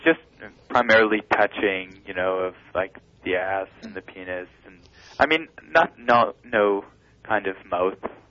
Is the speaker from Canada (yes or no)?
yes; Canada; I'm actually from the Great White North.